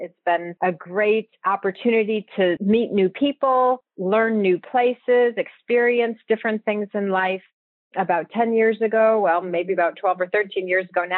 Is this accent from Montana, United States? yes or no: no; Rocky River, Ohio, United States; But I grew up in Rocky River, Ohio, a suburb of Cleveland, and I'm one of six kids.